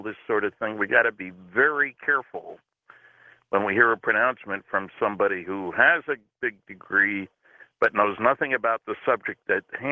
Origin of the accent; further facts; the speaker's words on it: New Jersey, United States; now in Canada; I'm from New Jersey, so we got to be good to the, you know, I say from New Jersey, far from New Jersey these days. But New Brunswick, Canada, for those who want to come where the snow is white and clean